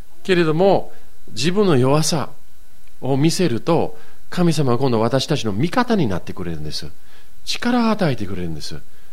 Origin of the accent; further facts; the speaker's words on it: Yokohama, Kanagawa, Japan; also born or lived in Hokkaido; 私が横浜育ちで、そして高校の時に、ちょっと不良みたいなもので、オートバイ乗って